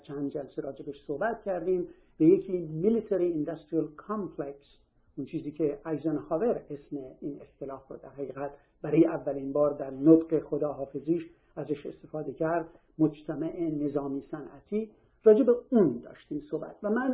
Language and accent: Persian; Iran; به عنوان یک ایرانی، به عنوان کسی که وطنش رو دوست داره